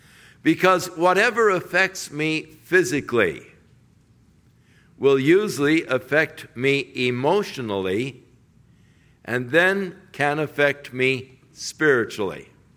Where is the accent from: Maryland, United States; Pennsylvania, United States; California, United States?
California, United States; Ventura; And I grew up in Ventura. I knew this guy.